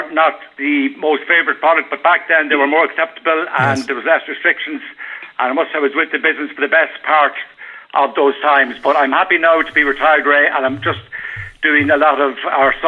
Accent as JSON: {"language": "English", "region": "Ulster", "country": "Ireland", "said": "I'm originally from South County Monaghan, so I would know Drogheda reasonably well."}